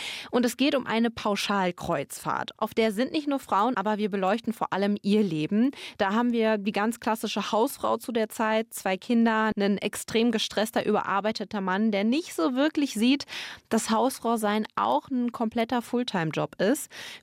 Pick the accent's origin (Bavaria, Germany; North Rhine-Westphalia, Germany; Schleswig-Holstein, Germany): Bavaria, Germany; Bergham; eine Theatergruppe in Bergham, meiner alten Heimat.